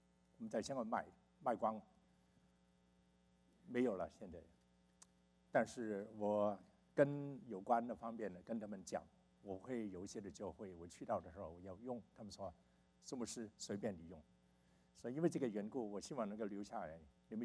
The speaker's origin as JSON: {"language": "Chinese", "country": "China", "tie": "born there", "also_born_or_lived": "Hong Kong", "said": "我父亲是国民党的官员，我在中国出生，我们家本来已经逃到香港去"}